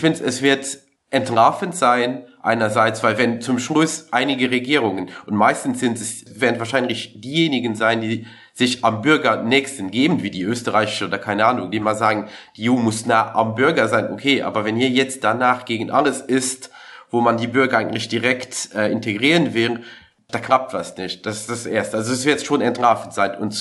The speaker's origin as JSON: {"language": "German", "country": "Luxembourg", "said": "Zum Beispiel, ich komme aus Luxemburg."}